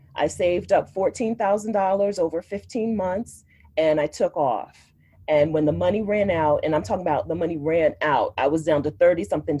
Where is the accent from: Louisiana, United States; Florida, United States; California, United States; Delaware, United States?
Delaware, United States; It's called Wawa. I'm from Delaware.